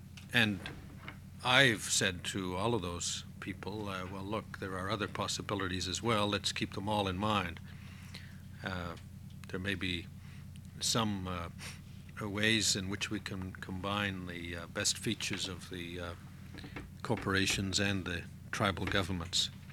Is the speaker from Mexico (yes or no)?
no; Canada; I should say that I'm from Canada myself. I spent 3 years in the Canadian Arctic